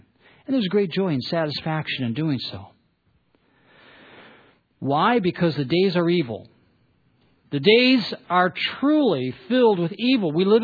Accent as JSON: {"language": "English", "town": "Detroit", "region": "Michigan", "country": "United States", "tie": "born or raised there", "said": "I grew up in Detroit. My dad designed cars."}